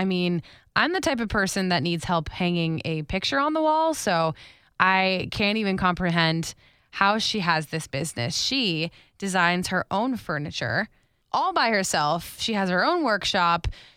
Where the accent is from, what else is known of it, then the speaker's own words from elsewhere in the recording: West Palm Beach, Florida, United States; One of my cousins lives in D.C., and we're from West Palm Beach, like South